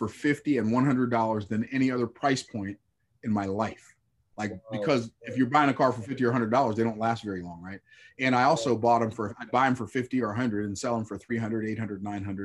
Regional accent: Tampa, Florida, United States; born there; Yeah, so I was born in Tampa, Florida, where I live now. I was born in Tampa, Florida, in 1961, when segregation was a big thing.

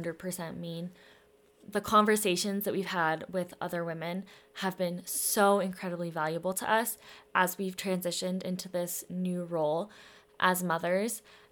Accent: Denver, Colorado, United States; I am a professional photographer. I am from Denver.

